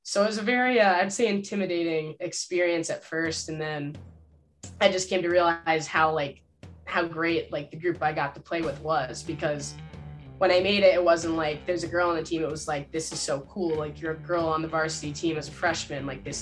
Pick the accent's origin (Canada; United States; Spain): Canada; Ontario; So I am First Nation, yeah. So I am Ojibwe from the Wanapate First Nation. That's like our band.